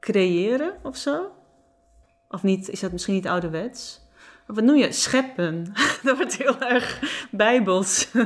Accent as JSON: {"language": "Dutch", "region": "Friesland", "country": "Netherlands", "first_language": "Frisian", "second_language": "Dutch", "said": "helaas kan ik niet heel goed Fries spellen. Dat is mijn eerste taal, mijn moedertaal."}